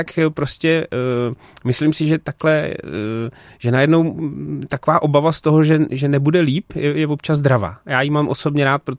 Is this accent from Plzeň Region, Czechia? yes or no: yes; Plzeň, Plzeň Region, Czechia; ale já jako Plzeňák si to můžu dovolit říct